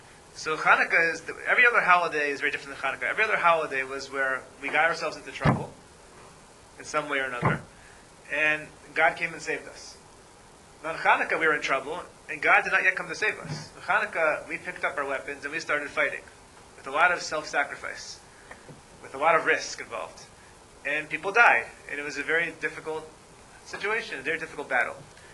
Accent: Atlanta, Georgia, United States; I grew up in Atlanta.

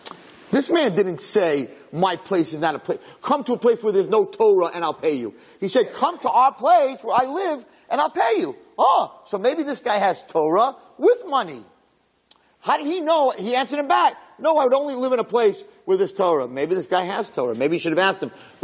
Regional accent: Flatbush, New York, United States; So if someone asked me, so … where are you from? And I'm like, oh, from a very holy place. Oh, you're from Yerushalayim? No, Bnei Brak? No. You know, why don't you answer the question? I'm from Flatbush.

